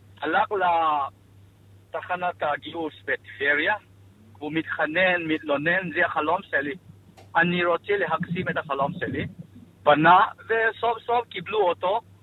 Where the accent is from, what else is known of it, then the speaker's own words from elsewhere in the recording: Manipur, India; Hebrew is a second language; now in Israel; אני עליתי בצפון, מזרח הודו, מדינת מניפור. אנחנו גרים באותו שכונה. גדלנו באותו שכונה.